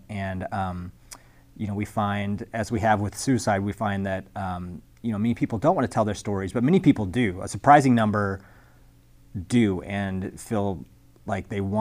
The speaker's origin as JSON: {"language": "English", "region": "Alaska", "country": "United States", "tie": "born or raised there", "said": "I grew up in Alaska."}